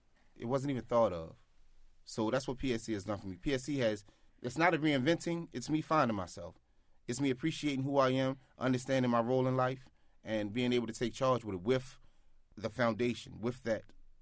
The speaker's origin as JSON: {"language": "English", "town": "Baltimore", "region": "Maryland", "country": "United States", "tie": "born or raised there", "said": "And growing up in Baltimore City, there's certain barriers, sad to say, as a black man, that we face on a day-to-day basis."}